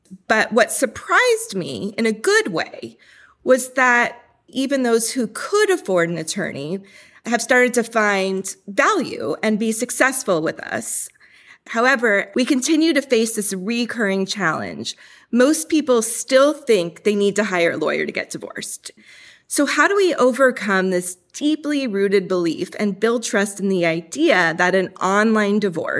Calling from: Alameda, California, United States; I'm calling from Alameda, California

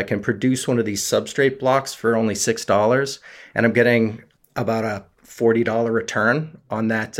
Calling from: Gloucester, Massachusetts, United States; I'm calling from Gloucester, Massachusetts.

